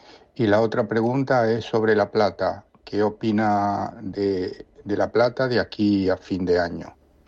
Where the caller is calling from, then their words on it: Barcelona, Catalonia, Spain; de Barcelona y quería preguntarle al analista